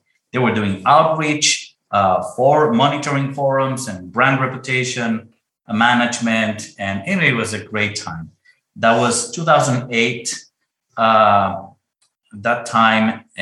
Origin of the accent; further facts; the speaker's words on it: Mexico City, Mexico; English is a second language; That's going to explain a little bit my accent. I was born and raised in Mexico City